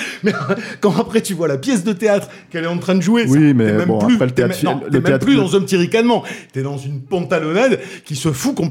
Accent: Toulouse, Occitanie, France; Je suis toulousain.

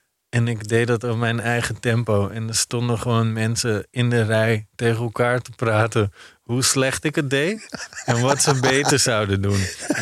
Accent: Amsterdam, North Holland, Netherlands; Kijk, ik ben een echte Amsterdammer.

